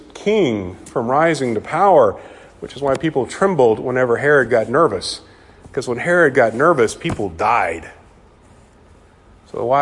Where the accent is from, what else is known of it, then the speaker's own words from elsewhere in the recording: Mississippi, United States; people are often surprised to learn that I was born in Mississippi. I lived my entire life in Mississippi, except for 3 years that we were at Suwanee for seminary